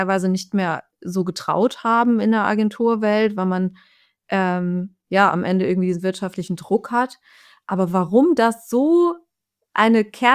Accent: Frankfurt, Hesse, Germany; der Ruf eilt uns ein bisschen voraus als Frankfurter.

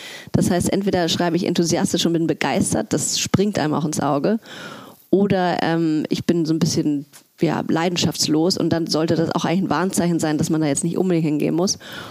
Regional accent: Hamburg, Germany; Und dann bin ich genau nach einem Jahr wieder zurück nach Hamburg gekommen. Und da war die logische Schlussfolgerung, dass ich natürlich in meiner Heimatstadt das fortführen würde.

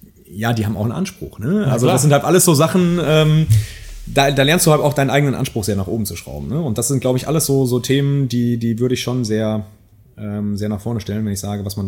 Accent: North Rhine-Westphalia, Germany; ich bin ja selber Münsterländer, ja. Urmünsterländer

